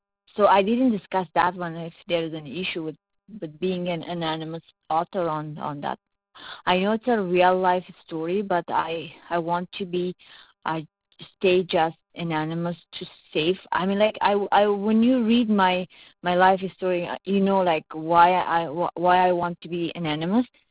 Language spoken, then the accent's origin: English; Afghanistan; Yeah, so I'm from Afghanistan, and you know what happened like when I was a teenager, during the time that there was war